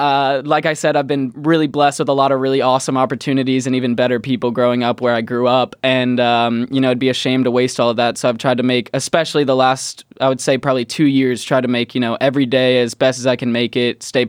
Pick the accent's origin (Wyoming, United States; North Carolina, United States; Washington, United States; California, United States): North Carolina, United States; Lake Norman; So I'm from Lake Norman, North Carolina, which is a suburban town about 20 minutes north of Charlotte, North Carolina.